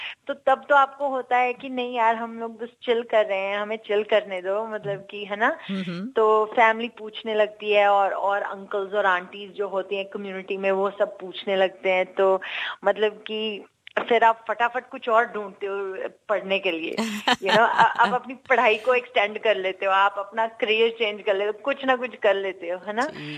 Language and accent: Hindi; Punjab, India; कि हाँ भाई, हम तो पंजाबी हैं, हम इंडियन हैं